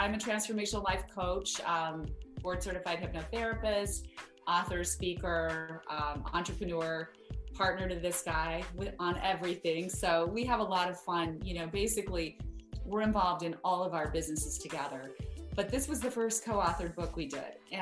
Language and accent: English; Idaho Falls, Idaho, United States; So I am from Idaho, Idaho Falls, Idaho. I come from a family of 9 children, same 2 parents.